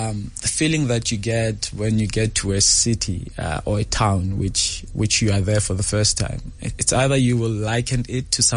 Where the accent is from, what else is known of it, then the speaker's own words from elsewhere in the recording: Gauteng, South Africa; Usually, I grew up around Gauteng.